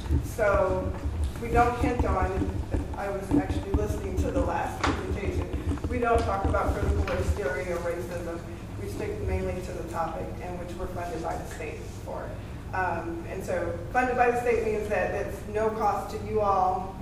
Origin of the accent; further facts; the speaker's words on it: Detroit, Michigan, United States; I grew up in Detroit, and I go, where was this when I was growing up?